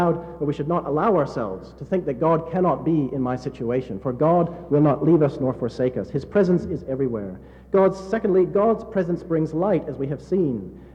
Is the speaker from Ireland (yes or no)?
no; Canada; also born or lived in United Kingdom; now in United States; I grew up in Canada. I lived in Britain for some time. So living in the South is something of a new experience for me.